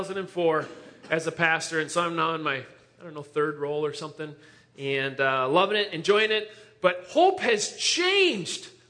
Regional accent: Shoreview, Minnesota, United States; I grew up in Shoreview, Minnesota. Went to Moundsview High School. Mustangs forever.

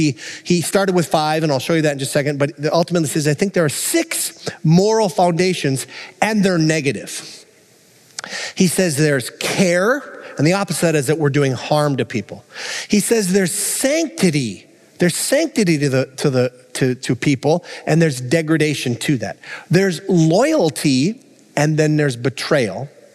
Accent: Minnesota, United States; I'm from the Iron Range. It's a mining area.

